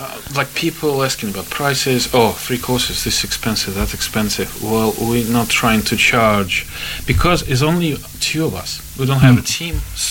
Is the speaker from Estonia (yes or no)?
yes; Estonia; Well, we are both from Estonia